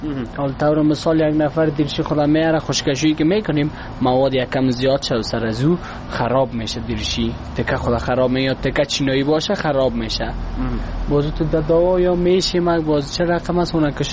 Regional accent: Afghanistan

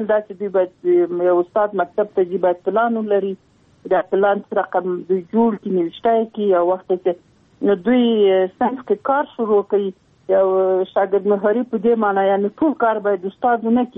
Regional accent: Sarkhab, Logar, Afghanistan; زه خپل اسان د لوګر یم، بیا محمد اغې ولسوالۍ دی، بیا کلی د سرخاو.

